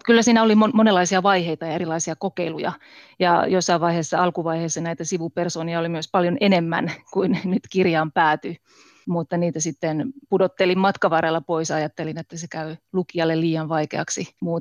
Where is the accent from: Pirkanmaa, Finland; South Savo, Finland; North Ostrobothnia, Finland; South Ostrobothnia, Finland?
North Ostrobothnia, Finland; Kärsämäki; Mä löysin sen silloisen kotipaikkakuntani Kärsämäen kirjaston psykologiahyllystä